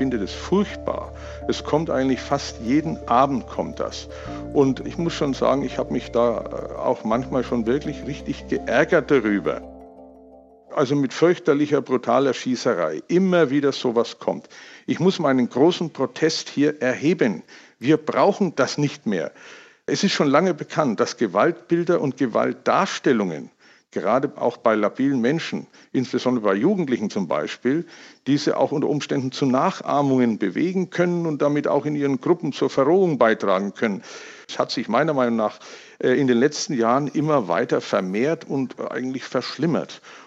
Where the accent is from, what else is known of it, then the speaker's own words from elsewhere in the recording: Bavaria, Germany; born there; Ich wohne in Fürth bei Nürnberg. Ich bin gebürtiger Franke und bin seit 1,5 Jahren auch schon im Ruhestand.